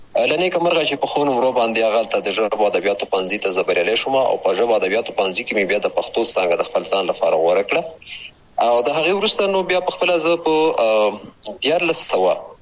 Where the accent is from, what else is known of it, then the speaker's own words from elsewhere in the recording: Chamkani, Paktia, Afghanistan; د ګران هیواد افغانستان پکتیا ولایت ختیځ ولسوالۍ څمکنۍ کې دنیا ته سترګې غړولې دي.